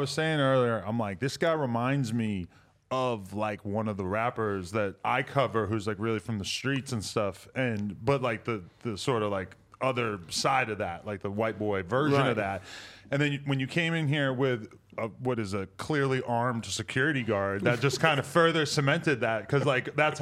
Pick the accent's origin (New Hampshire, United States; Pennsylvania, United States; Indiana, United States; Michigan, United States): New Hampshire, United States; growing up in New Hampshire, it was like, you know, to a certain extent